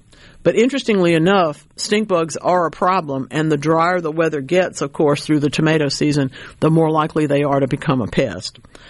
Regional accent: Louisiana, United States; there are parts that are in the very, very far south of my home state of Louisiana where the roads are not there anymore.

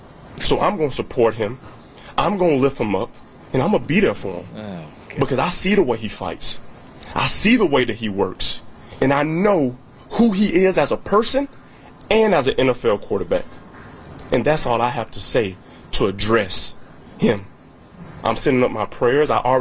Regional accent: Birmingham, Alabama, United States; I know I come from the Deep South, Birmingham, Alabama, Bethlehem, Alabama.

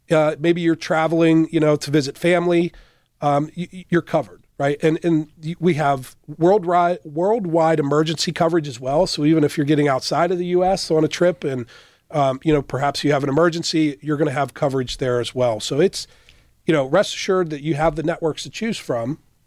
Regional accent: Pennsylvania, United States; And I grew up in Western Pennsylvania.

